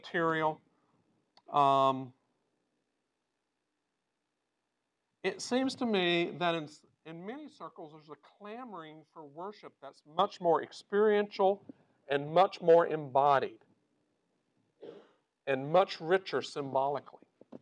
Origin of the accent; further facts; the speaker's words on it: Texas, United States; I'm from East Texas originally, so naked is about the only way I can say that.